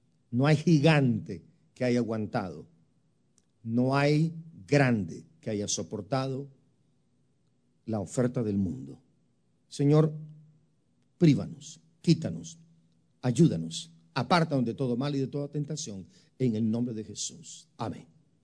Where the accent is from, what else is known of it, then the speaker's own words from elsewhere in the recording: Guatemala; aún antes de ser cristiano, en mi país, en Guatemala.